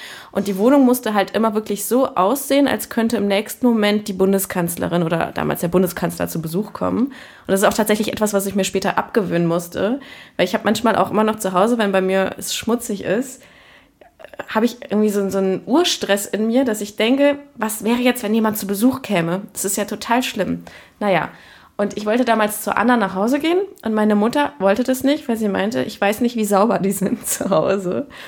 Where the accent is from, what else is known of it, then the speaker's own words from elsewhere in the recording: Cologne, North Rhine-Westphalia, Germany; ich bin in Köln-Kalk aufgewachsen